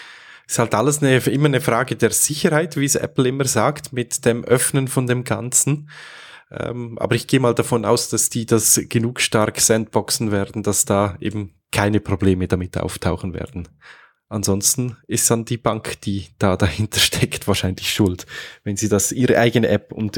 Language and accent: German; Switzerland; Also bei euch in Deutschland, bei uns in der Schweiz dürfen sie ja schon